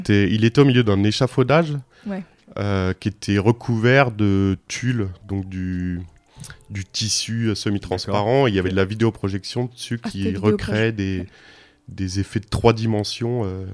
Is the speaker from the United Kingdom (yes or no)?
no; Bourges, Centre-Val de Loire, France; born there; je suis né à Bourges, qui était une ville importante pour la musique.